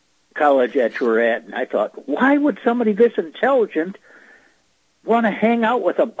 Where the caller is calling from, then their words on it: Detroit, Michigan, United States; I'm in the Detroit area, just down the street from you.